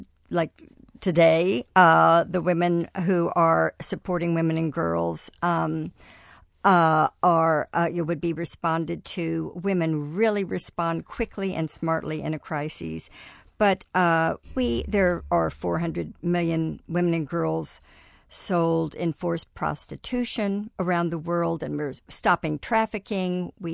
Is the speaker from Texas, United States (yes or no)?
yes; Dallas, Texas, United States; I was raised in Dallas, Texas, into an oil family.